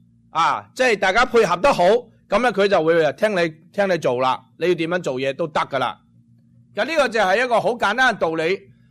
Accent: China; 尤其是我哋中国人呢，咁呢就呢系一日24小时啦

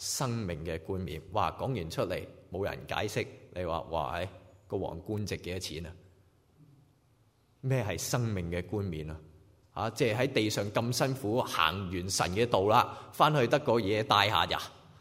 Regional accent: China; 我们中国人有一句四字词的，叫井底之蛙。

